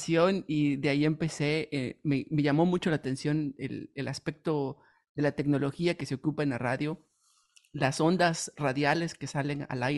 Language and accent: Spanish; Oaxaca, Mexico; moved away as an adult; now in United States; Soy originario de México, de la ciudad de Oaxaca, México. Tengo solamente 8 años y medio viviendo en los Estados Unidos. Vine aquí por cuestiones de estudiar. Vine a estudiar y me quedé por ya 8 años y medio.